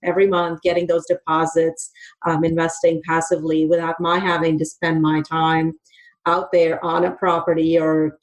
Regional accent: India; now in United States; So I grew up in India and I was fascinated by America, like everyone else, the music and all of that.

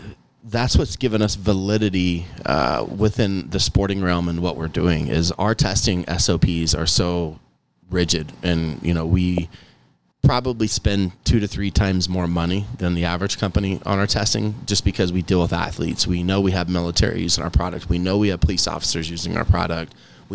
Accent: Kansas, United States; you know, Kansas is my home state, and we put together a powerhouse in Kansas.

